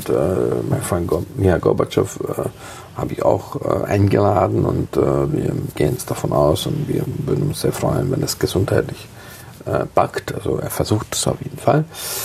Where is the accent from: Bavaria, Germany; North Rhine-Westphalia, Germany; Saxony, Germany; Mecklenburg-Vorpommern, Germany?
Bavaria, Germany; Munich; In München haben wir noch nie gespielt. Also in meiner Heimatstadt haben wir nie gespielt.